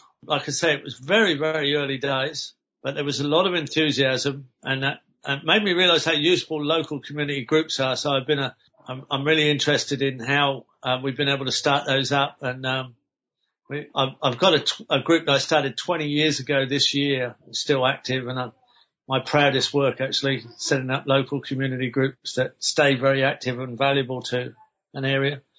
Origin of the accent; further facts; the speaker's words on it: England, United Kingdom; moved away as an adult; now in Australia; I'd just emigrated to Australia. The first year I emigrated to Australia from England.